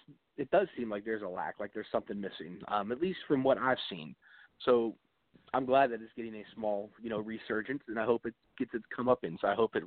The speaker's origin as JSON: {"language": "English", "region": "Ohio", "country": "United States", "said": "I'm actually from Northeast Ohio, but down here in Indiana"}